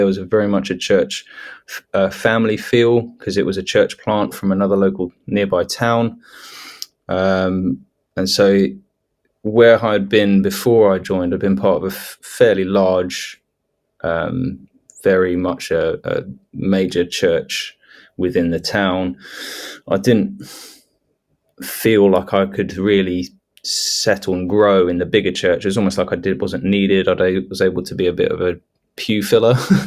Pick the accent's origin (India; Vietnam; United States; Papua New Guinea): Papua New Guinea; moved away; As a student, you're kind of, and I was fresh from Papua New Guinea, well, fairly fresh by then.